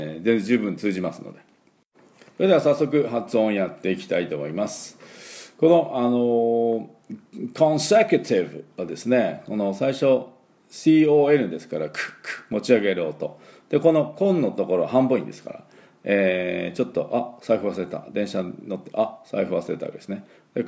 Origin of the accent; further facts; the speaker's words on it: Fukuoka, Japan; 九州はもちろん私のふるさと福岡